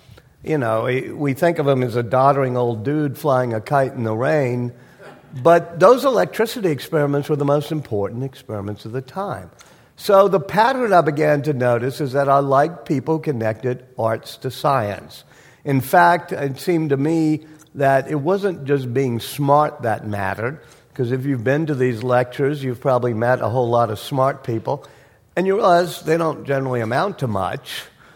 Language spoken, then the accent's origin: English; New Orleans, Louisiana, United States; Although I'm from New Orleans, so I'm sort of tied, you know, sister cities, New Orleans and San Francisco.